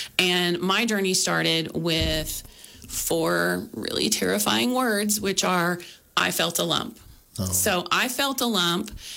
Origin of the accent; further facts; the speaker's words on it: Texas, United States; also born or lived in Houston; I grew up in Texas, on the Texas Gulf Coast, about an hour south of Houston, in a rural area.